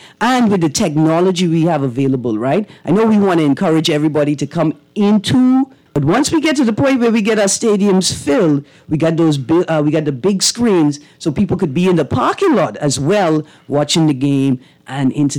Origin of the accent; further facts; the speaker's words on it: Bahamas; also born or lived in Britain; I grew up in the Bahamas. I went to Britain. I went to a boarding school and started playing netball.